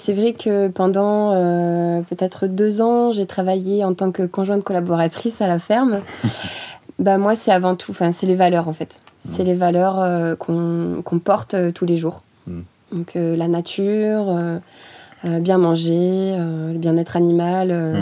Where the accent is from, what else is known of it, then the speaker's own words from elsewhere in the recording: Caen, Normandy, France; now in Montpellier, France; Et moi, je suis originaire de Normandie, de Caen plus précisément. Donc moi, je suis arrivée ici il y a un peu plus de 3 ans, du coup, pour faire ma formation de sophrologue à Montpellier.